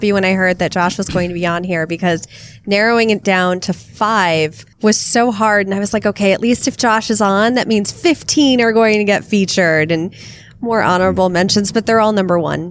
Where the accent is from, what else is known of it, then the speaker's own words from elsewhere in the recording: Connecticut, United States; And actually, well, I'm from Connecticut, and one of my parents' friends had a boat